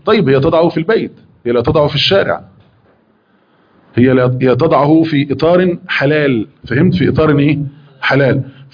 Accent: Egypt; عندنا في مصر

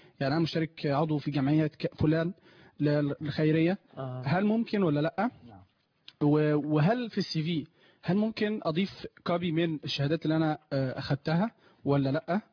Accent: Egypt; عندنا في مصر

